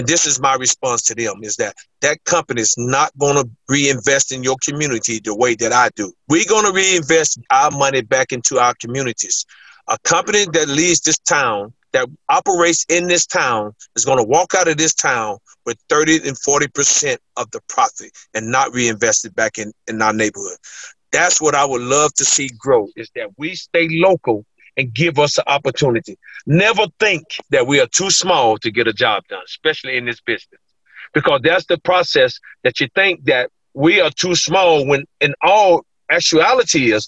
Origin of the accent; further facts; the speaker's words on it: Chattanooga, Tennessee, United States; I'm from Chattanooga. I'm a product of South Side of Chattanooga, Alton Park area.